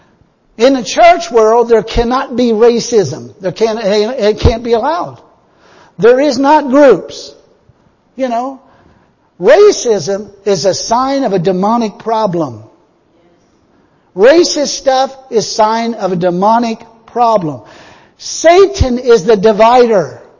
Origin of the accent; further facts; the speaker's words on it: United States; I never lived in Ireland in my life. If physically, I've lived in America. That's where I am. I'm an American. I ain't an Irishman.